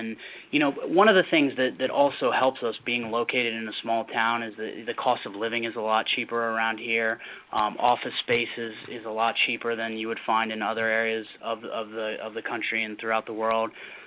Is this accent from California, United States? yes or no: no; Virginia, United States; I grew up in the Northern Virginia, Washington, D.C. area, born and raised there my entire life.